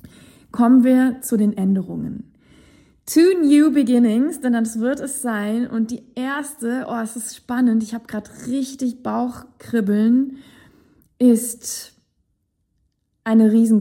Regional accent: Sweden; German is a second language; Ich bin in Schweden aufgewachsen, die Skandinavier haben nochmal einen anderen Bezug zu Englisch.

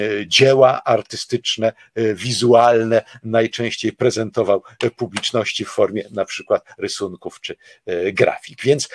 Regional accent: Tychy, Silesian Voivodeship, Poland; now in Kraków, Poland; czy w Krakowie, w którym mieszkam, czy w Tychach, w którym to mieście się wychowałem i spędziłem dzieciństwo i wczesną młodość.

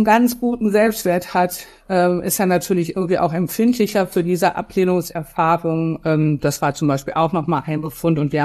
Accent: Cologne, North Rhine-Westphalia, Germany; Also ich komme aus Köln

